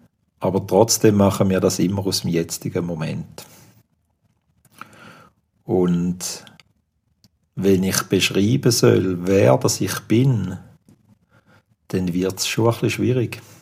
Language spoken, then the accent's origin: German; Thurgau, Switzerland; born there; now in Ticino, Switzerland; ja, ich bin Schweizer, ich bin im Thurgau auf die Welt gekommen und wohne jetzt im Tessin.